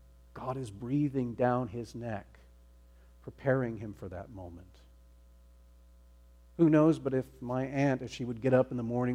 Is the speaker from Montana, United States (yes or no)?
yes; Montana, United States; You know, growing up in Montana, we were the only Christian family in my father's extended family.